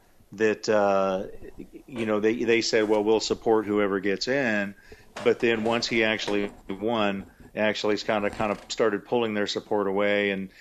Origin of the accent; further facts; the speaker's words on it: Texas, United States; Of course, I'm a Texan, so I'm never going to be in favor of gun control